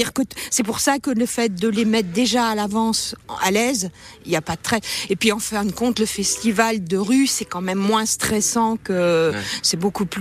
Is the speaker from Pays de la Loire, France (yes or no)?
yes; Pays de la Loire, France; moved away; Moi, je viens de la Sarthe.